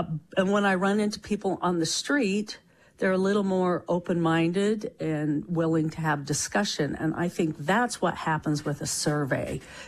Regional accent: Washington, United States; you know, I was born and raised in Eastern Summit County. I lived 28 years in Camas and most of my life in Colville area.

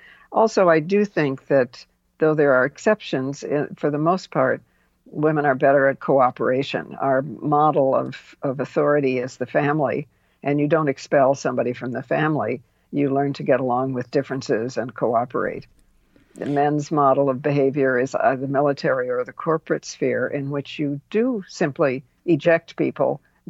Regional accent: New York, United States; Well, remember that I come from New York, where 90% of people voted against Trump because we know him.

